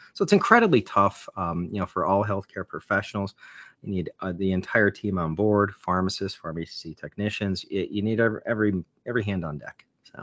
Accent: West Virginia, United States; I'm from Wild and Wonderful West Virginia.

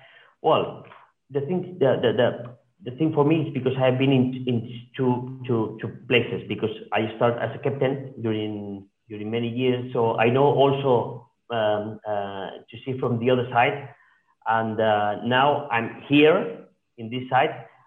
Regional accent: Palma, Balearic Islands, Spain; English is a second language; I come from Palma. I was born here.

